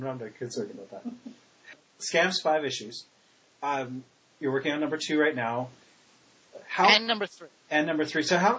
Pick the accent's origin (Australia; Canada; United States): Canada; We're Canadian. We like to help.